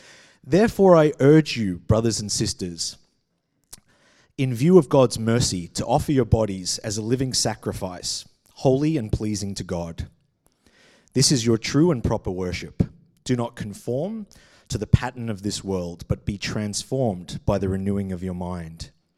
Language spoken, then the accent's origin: English; Australia; accent: Australian English; I'm from Australia, so I'm going to be speaking in Australian English